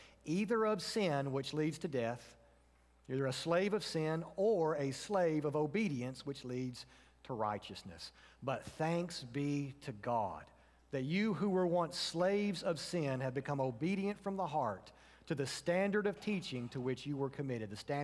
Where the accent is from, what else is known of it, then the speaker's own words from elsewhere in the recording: Tennessee, United States; I used to have one at the post office where I grew up in Tennessee.